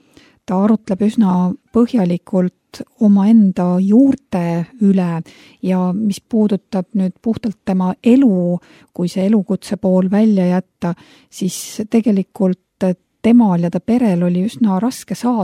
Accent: Leningrad Oblast, Russia; first language Finnish; Estonian is a second language; Olen soomlane, ingeri soomlane. Minu emakeel on soome keel.

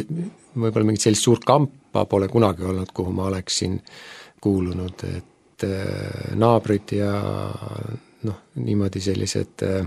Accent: Saare County, Estonia; Ma olen pärit Saaremaalt. Täpsemalt siis sealt Orissaare ja Pöide kandist, et kohe kui mandri poolt minna, Väinatammilt maha, kas siis paremale või vasakule, see on siis minu lapsepõlve piirkond.

